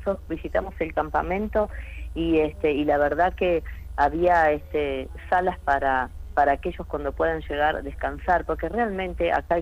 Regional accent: Argentina; tenemos un recurso humano como argentinos

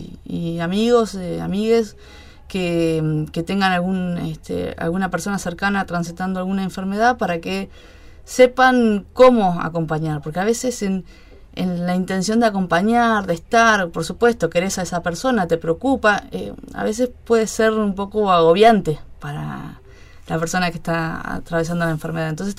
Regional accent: Neuquén, Argentina; Soy de Neuquén Capital, sí.

